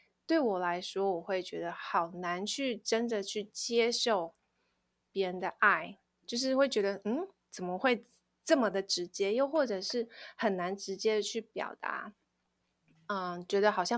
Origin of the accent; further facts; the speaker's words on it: Taiwan; 我是在台湾出生长大的